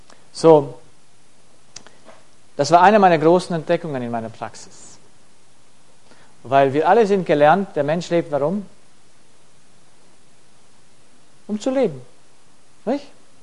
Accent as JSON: {"language": "German", "country": "Romania", "said": "ich komme aus Rumänien, dort gab es zu meiner Zeit Leute, die sind in Hungerstreik getreten"}